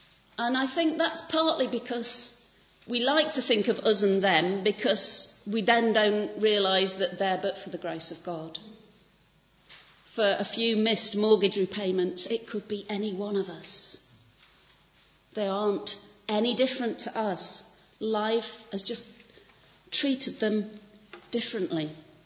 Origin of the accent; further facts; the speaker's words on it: Yorkshire and the Humber, United Kingdom; Yes, I'm a Yorkshire lass, and wisdom for me is far more about common sense.